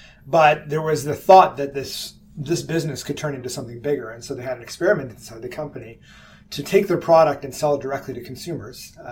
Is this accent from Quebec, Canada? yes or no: no; Kingston, Ontario, Canada; Went back to my hometown of Kingston, went to Queen's University, did my MBA there